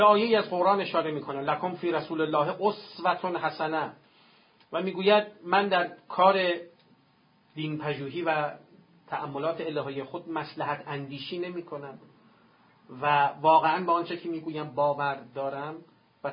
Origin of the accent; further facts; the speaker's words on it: Iran; چون در این مملکت به دنیا آمدم. اگر در نروژ به دنیا می آمدم، اگر در ژاپن به دنیا می آمدم